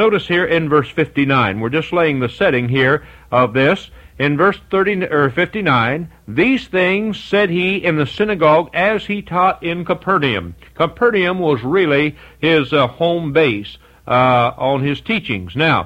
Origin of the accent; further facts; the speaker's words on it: United States; I don't know about you, but I thank God I'm an American.